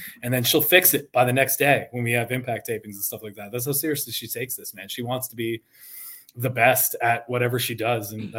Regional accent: Canada; I take a lot of pride being a Canadian wrestler.

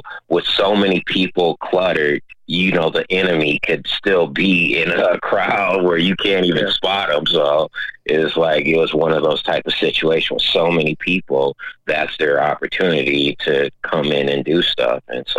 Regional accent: Minneapolis, Minnesota, United States; From me being on social media and just growing up in South Minneapolis

